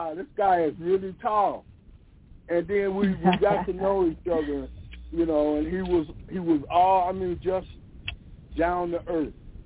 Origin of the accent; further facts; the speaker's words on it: Georgia, United States; now in Yakima, United States; Well, I'm from Georgia, but I decided and stuff that I was going to stay here